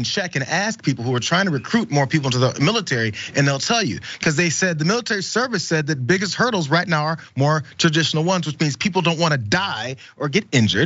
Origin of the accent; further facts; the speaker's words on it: St. Louis, Missouri, United States; When I grew up in St. Louis, that a few did it that for that very reason.